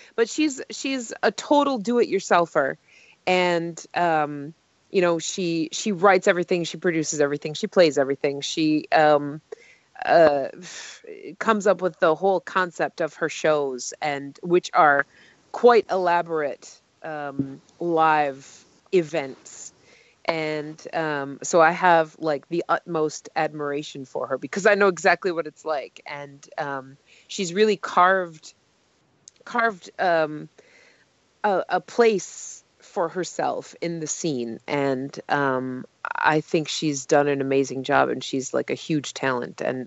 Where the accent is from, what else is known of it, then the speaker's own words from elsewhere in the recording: Canada; now in United States; in my home country, my native country, it's really exciting for me to see, the American fans like standing up and yeah, coming to the plate. So let's get some more Canadians out there.